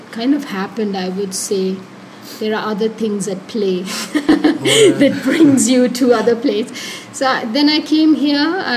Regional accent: Kerala, India; also born or lived in Bangalore; now in Auroville, India; I'm basically from Kerala, but my father was in the army, and I grew up, I would say, every 2 years around India, north, east. And then Bangalore, mostly Bangalore for 7 years and Auroville for 24 years.

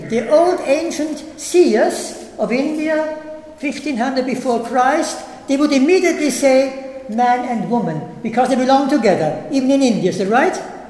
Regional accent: Salzburg, Austria; English is a second language; We're from Austria, Salzburg, the town of Sound of Music. We live only 40 meters away from each other.

